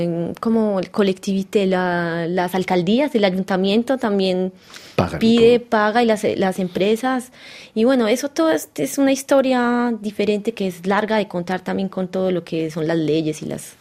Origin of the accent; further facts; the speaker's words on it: Colombia; porque es algo que es fuerte para mí como colombiana.